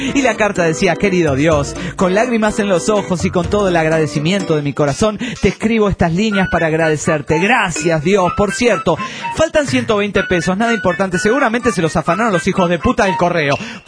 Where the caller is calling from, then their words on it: Cochabamba, Bolivia; Soy juez de Cochabamba, Bolivia.